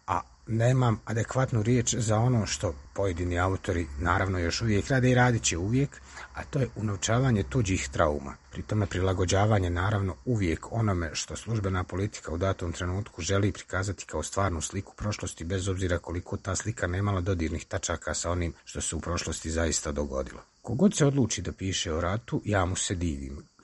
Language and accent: Bosnian; Tuzla, Federation of Bosnia and Herzegovina, Bosnia & Herzegovina; Ja sam rođen i odrastao u Tuzli i tamo sam proveo rat.